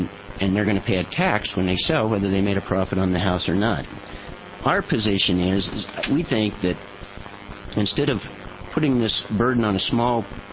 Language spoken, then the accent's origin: English; Ashland, Oregon, United States; now in Medford, United States; I grew up in Ashland, born there, went through K through 12, graduated from SOU, 4 years of college there, moved to Medford in 74.